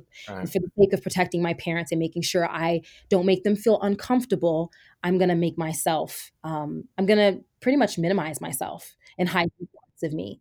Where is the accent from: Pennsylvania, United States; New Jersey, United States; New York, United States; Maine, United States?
New Jersey, United States; I was born and raised in Jersey. And I never had access really to the outdoors until about 4 years ago when I was in Vegas.